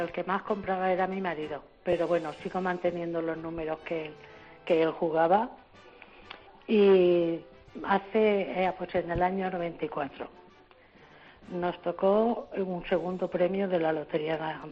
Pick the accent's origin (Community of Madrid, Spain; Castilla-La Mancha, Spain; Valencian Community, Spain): Castilla-La Mancha, Spain; Albacete; Soy de Albacete, lo mismo que tú.